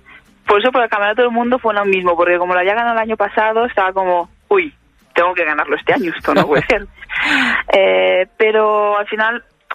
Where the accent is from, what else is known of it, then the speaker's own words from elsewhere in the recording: Spain; yo he nacido aquí, he ido al cole aquí, soy española, o sea, por España siempre he pensado que es que todo he hecho aquí